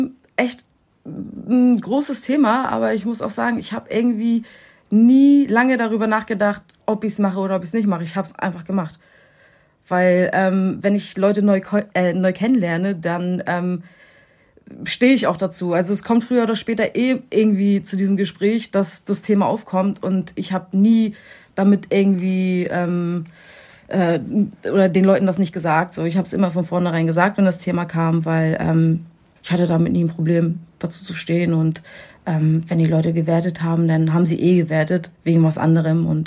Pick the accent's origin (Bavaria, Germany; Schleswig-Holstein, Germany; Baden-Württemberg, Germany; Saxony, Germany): Schleswig-Holstein, Germany; Flensburg; also born or lived in Poland; geboren bin ich in Polen und bin aber mit 1,5, 2 Jahren nach Flensburg gekommen. Und dort lebe ich mit Zwischenstopps in Baden-Württemberg und Bayern. Dort lebe ich aber seitdem. Und ja, jetzt geht's langsam Richtung Berlin.